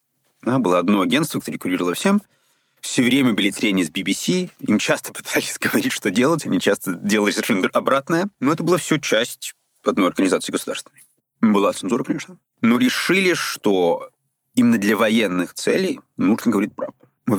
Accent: England, United Kingdom; Ukrainian is a second language; Я з Англії.

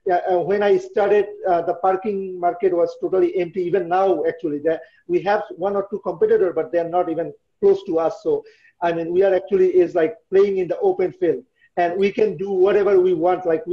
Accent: Bangladesh; English is a second language; I'm from Bangladesh, so you know I really want to solve the problem in Bangladesh.

